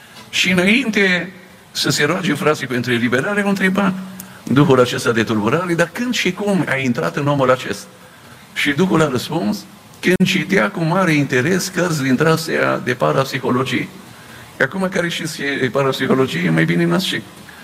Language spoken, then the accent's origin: Romanian; Bucharest, Romania; born there; părinții mei sunt din Cluj, și chiar dacă eu m-am născut la București, după ce dânșii au venit la București